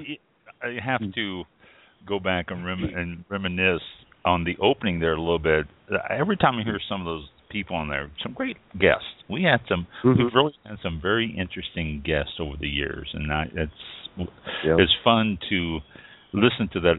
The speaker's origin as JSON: {"language": "English", "town": "Kansas City", "region": "Missouri", "country": "United States", "tie": "born or raised there", "said": "I grew up in Kansas City, Missouri, and I know scary and tornadoes."}